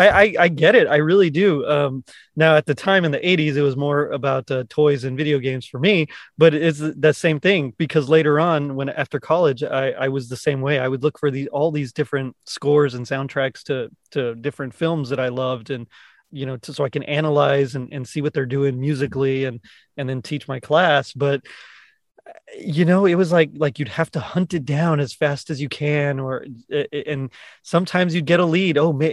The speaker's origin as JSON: {"language": "English", "region": "Texas", "country": "United States", "said": "cause I'm from South Texas. We're literally like 10 or 15 minutes from Mexico."}